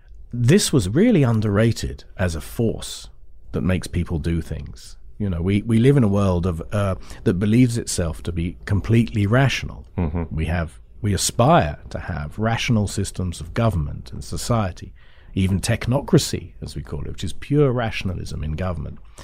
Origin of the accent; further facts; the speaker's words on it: England, United Kingdom; I came from, I would say, a sort of, in England, we would be called showbiz Jews.